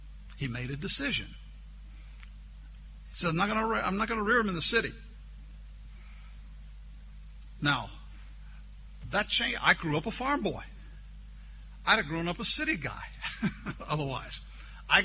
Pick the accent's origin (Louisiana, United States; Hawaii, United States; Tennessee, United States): Louisiana, United States; New Orleans; We grew up in New Orleans